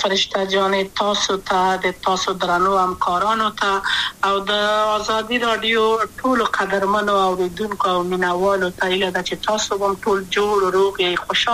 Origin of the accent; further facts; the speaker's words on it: Kabul, Afghanistan; also born or lived in Wardak; زه خو اصلا د وردګو ولایت یم، د پلار مې د وردګو ولایت ته خلګنسې کېدلې، د کابل په تخت پل سیمه کې یم او لویا شویم کابل کې